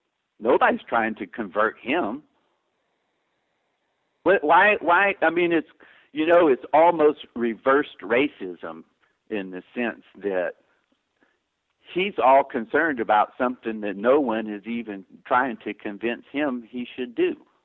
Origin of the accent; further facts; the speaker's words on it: the South, United States; I grew up in the South